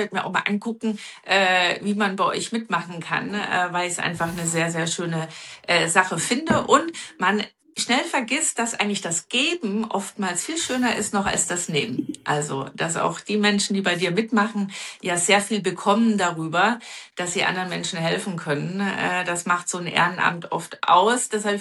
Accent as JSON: {"language": "German", "region": "Bavaria", "country": "Germany", "said": "Ich komme aus Bayern"}